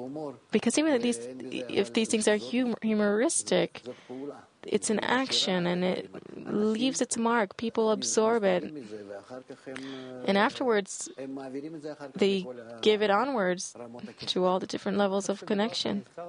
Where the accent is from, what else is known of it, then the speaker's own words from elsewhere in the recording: Russia; moved away; Look, I came from Russia, and there was a very...